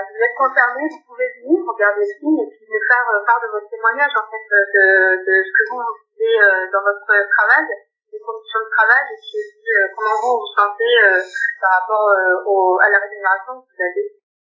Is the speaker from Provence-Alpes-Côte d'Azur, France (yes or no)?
yes; Briançon, Provence-Alpes-Côte d'Azur, France; je suis de Briançon